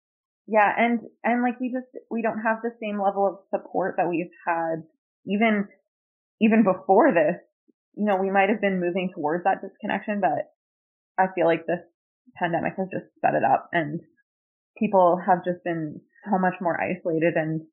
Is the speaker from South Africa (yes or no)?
no; High River, Alberta, Canada; I was born and raised in High River, and my mom also grew up in High River, and my dad also grew up in High River.